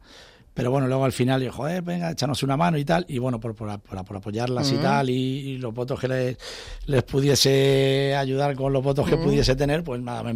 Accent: Aldea del Fresno, Community of Madrid, Spain; Bueno, no nací en Aldea del Fresno, nací en Madrid.

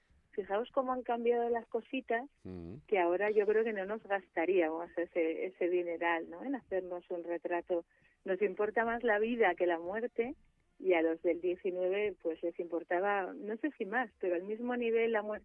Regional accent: San Sebastián, Basque Country, Spain; sabéis que yo soy de San Sebastián

